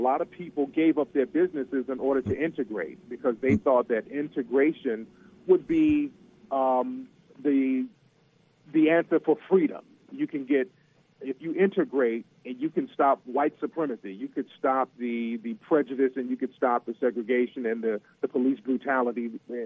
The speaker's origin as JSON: {"language": "English", "region": "Alabama", "country": "United States", "tie": "born or raised there", "also_born_or_lived": "Detroit", "said": "Oh yeah, I was born in Detroit. You know, I went to kindergarten out there. Then they moved me down to Alabama"}